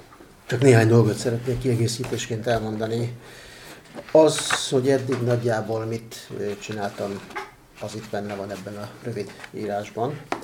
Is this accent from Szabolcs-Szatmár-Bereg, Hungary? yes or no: no; Balástya, Csongrád-Csanád, Hungary; Parasz gyerekként születtem Tanyán, nőttem föl Csongrád megyében, Balástján, most is ott élek, ott él a családom.